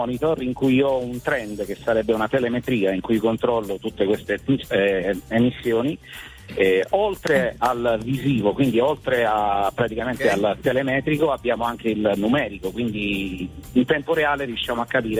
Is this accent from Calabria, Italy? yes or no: no; Lesina, Apulia, Italy; io vengo da Lesina, in provincia di Foggia, che è un paesino sospeso tra veramente terra e mare, perché abbiamo lago, mare e montagna.